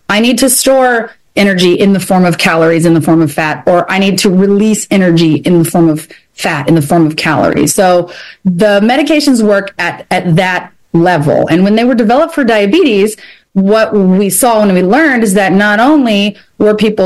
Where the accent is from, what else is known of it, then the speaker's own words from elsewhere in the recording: Kentucky, United States; I am from Kentucky, so I say